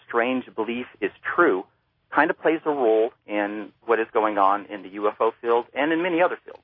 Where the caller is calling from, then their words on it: Kansas, United States; I'm from Kansas.